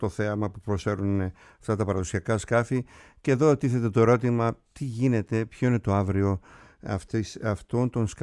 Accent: Kasos, South Aegean, Greece; στο νησί μου την Κάσου

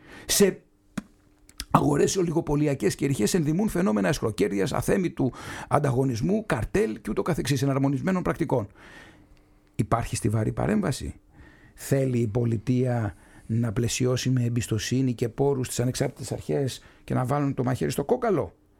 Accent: Kefalonia, Ionian Islands, Greece; επειδή είμαστε και από τη Μήλο εσείς, εγώ από την Κεφαλονιά

